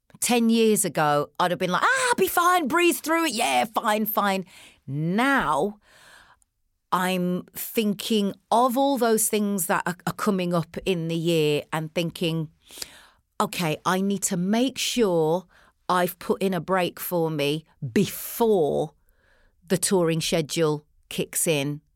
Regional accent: United Kingdom; The thing that we had in common is our age, you know, and obviously being British.

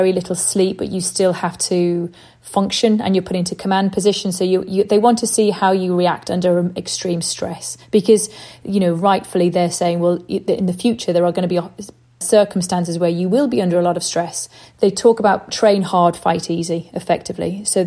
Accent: Liverpool, North West England, United Kingdom; I was born and raised in Liverpool, good working class family.

